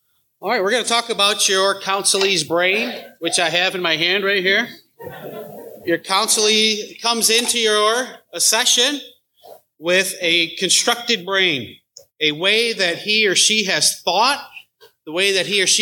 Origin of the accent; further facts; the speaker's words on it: New York, United States; now in Paris, United States; We're a transplant from the Western New York area, and so we're loving that West Tennessee life.